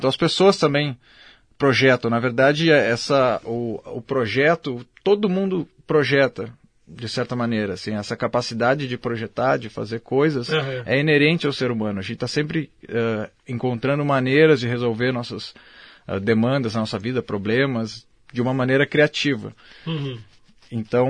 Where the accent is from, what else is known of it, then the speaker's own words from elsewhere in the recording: Porto Alegre, Rio Grande do Sul, Brazil; moved away as an adult; now in Rio de Janeiro, Brazil; eu sou de Porto Alegre, na verdade. Eu estudei design em Porto Alegre, numa universidade chamada Uniriter. Uhum. E depois eu fui para o Rio de Janeiro, em 2013, fazer um mestrado, e acabei ficando